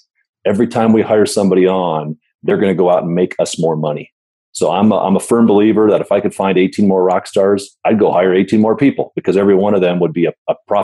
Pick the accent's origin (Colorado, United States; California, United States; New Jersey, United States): Colorado, United States; Denver; the quick background on me is I'm from Denver